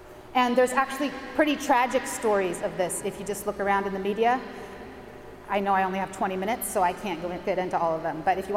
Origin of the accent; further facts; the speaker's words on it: San Francisco, California, United States; It's called All City. We're from San Francisco.